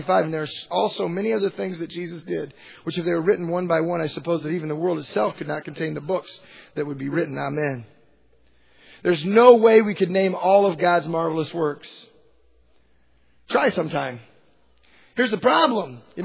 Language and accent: English; Pekin, Illinois, United States; born there; also born or lived in Lincoln, Illinois / Lawrence / Dodge City / Quad Cities; I was born in Pekin, Illinois. We moved to Lincoln, Illinois. My dad was a basketball coach. We lived in Lawrence. We lived in Dodge City.